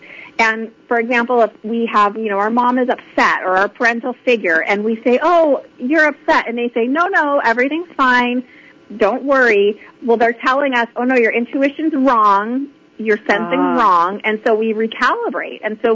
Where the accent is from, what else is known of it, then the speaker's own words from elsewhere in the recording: Boston, Massachusetts, United States; I'm from Boston, and we tend to be a little, I don't know, black and white there maybe.